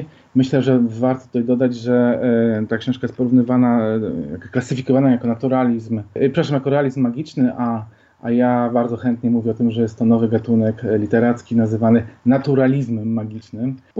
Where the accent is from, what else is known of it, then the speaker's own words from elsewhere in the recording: Olsztyn, Warmian-Masurian Voivodeship, Poland; born there; ja jestem mieszczuchem z urodzenia. Urodziłem się w Olsztynie jakiś czas temu i z nosa nie wciłem poza miasto. Żyłem zawsze w mieście